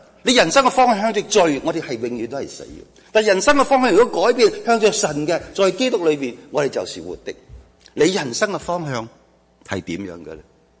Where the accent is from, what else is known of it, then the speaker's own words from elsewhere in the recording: China; 我哋中国人有一句说话咁讲噶嘛